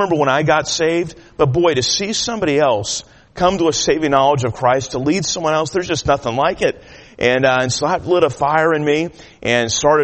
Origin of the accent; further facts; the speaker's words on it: Sacramento, California, United States; And so I grew up there at in Sacramento, grew up at Faith Baptist.